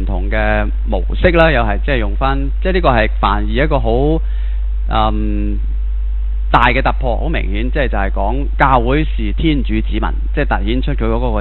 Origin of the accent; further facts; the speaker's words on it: Hong Kong; 我哋香港人都唔成熟嘅，啲公民意識又低